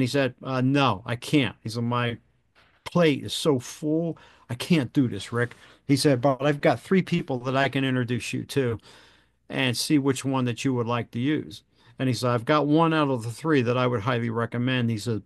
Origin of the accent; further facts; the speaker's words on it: New Jersey, United States; everybody knew everybody where I grew up at in New Jersey, small town.